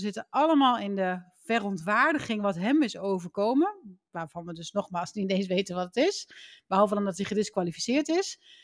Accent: Netherlands; Blijkbaar zijn wij als Nederlanders helemaal op de hand

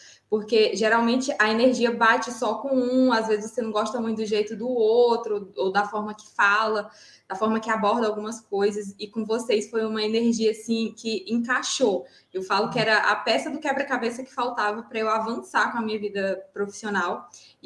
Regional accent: Piauí, Brazil; now in Rio de Janeiro, Brazil; no momento eu moro no Rio de Janeiro, mas eu não sou do Rio, eu sou piauiense.

